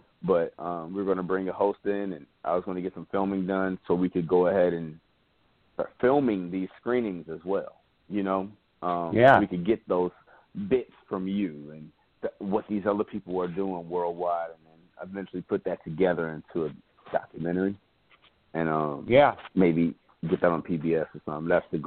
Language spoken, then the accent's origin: English; Chicago, Illinois, United States; we all are frat brothers, and we're all from Chicago, and they live in Los Angeles, and I lived in Philadelphia at the time when we were in production.